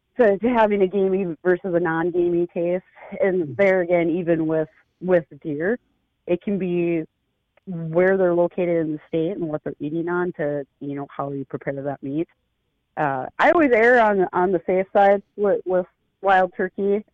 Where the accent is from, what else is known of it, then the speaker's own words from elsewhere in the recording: Minnesota, United States; in the state of Minnesota yet. I have been all over and shot turkeys all over, except right here in my home state.